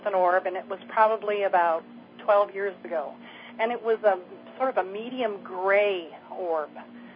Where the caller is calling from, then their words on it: Washington, United States; from Washington.